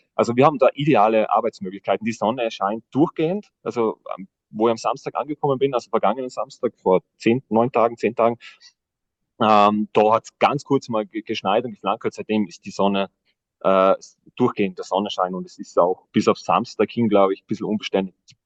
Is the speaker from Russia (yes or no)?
no; Tyrol, Austria; so wie es wir bei uns in Tirol kennen